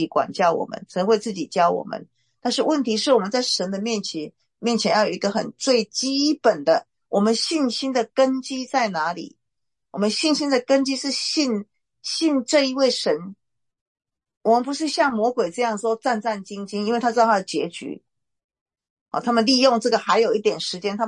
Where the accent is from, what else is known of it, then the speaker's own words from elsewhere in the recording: Taiwan; 就有点像我们台湾人的那种拜偶像的心态了